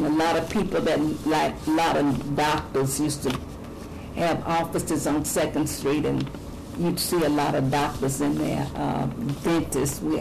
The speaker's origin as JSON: {"language": "English", "town": "Brooklyn", "region": "New York", "country": "United States", "tie": "born or raised there", "said": "I was born and bred in Brooklyn."}